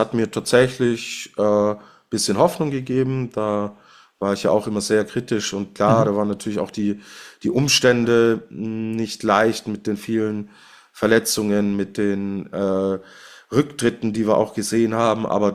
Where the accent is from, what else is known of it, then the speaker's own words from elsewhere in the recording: Switzerland; als Schweizer Skifan freue ich mich natürlich